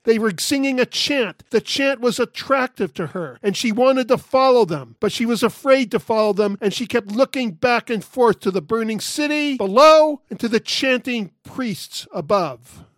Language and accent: English; United States; Now, as a male growing up in America with my favorite TV shows and books and movies and watching heroes and admiring courage